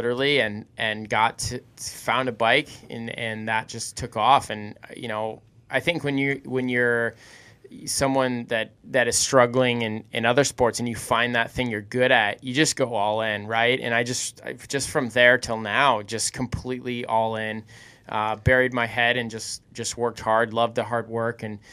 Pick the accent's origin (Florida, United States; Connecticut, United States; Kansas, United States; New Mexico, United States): Connecticut, United States; East Lyme; now in Colorado, United States; I'm from East Lyme, Connecticut. Now I'm residing in Colorado.